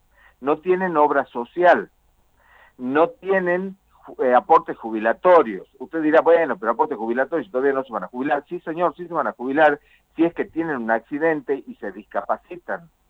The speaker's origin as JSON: {"language": "Spanish", "country": "Argentina", "said": "Jujuy también existe, acá también somos argentinos"}